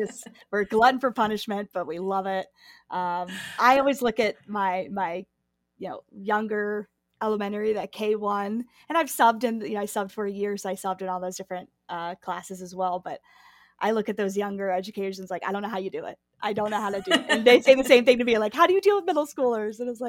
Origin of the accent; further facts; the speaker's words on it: Jacksonville, Florida, United States; now in Chicago, United States; I am actually originally from Jacksonville, Florida.